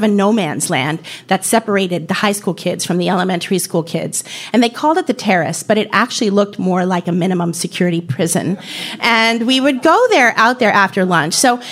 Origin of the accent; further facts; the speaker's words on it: New York City, New York, United States; But I grew up in New York City, and I went to an arts high school, public high school, on 57th Street and 2nd Avenue.